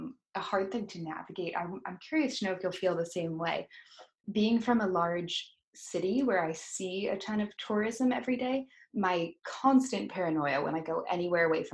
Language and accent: English; United States; So it is funny to navigate that balance of going somewhere and not wanting to stand out as an American